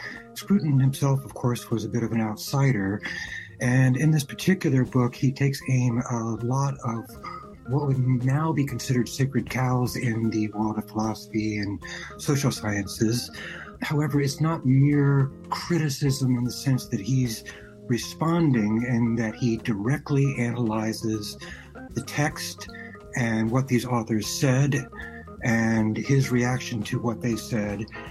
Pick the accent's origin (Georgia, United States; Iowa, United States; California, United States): California, United States; I'm from California.